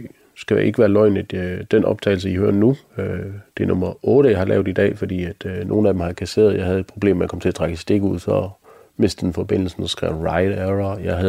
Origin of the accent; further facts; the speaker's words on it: Jutland, Denmark; Jeg er jo jyde, så lige snart man kører over broen, så er man jo i København